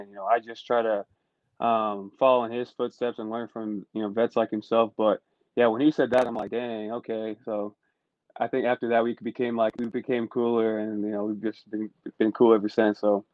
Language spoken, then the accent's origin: English; Utah, United States; I'm from Utah. For those of you who don't know, that I am from Utah.